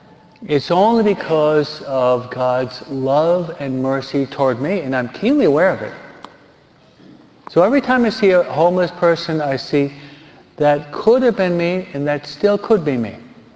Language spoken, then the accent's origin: English; New York, United States; Being a New Yorker, why am I not under the George Washington Bridge, you know?